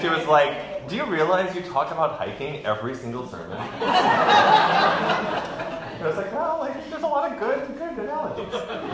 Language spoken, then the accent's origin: English; Texas, United States; And so eventually people were like, where are you from? Texas. Okay